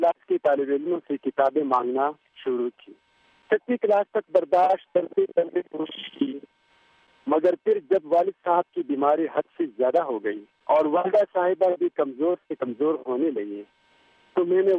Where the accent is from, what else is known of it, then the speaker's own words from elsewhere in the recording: Saidu Sharif, Khyber Pakhtunkhwa, Pakistan; born there; اور میں ضلع سوات کا ایک چھوٹے سے گاؤں سیدو شریف میں پیدا ہوا ہوں.